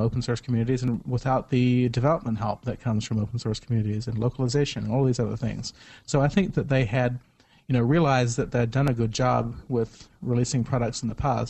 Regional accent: New Zealand; No, although I was in my home country.

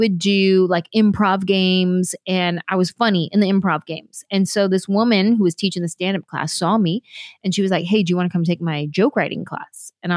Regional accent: San Jose, California, United States; I grew up in San Jose. There's a huge Vietnamese population in San Jose.

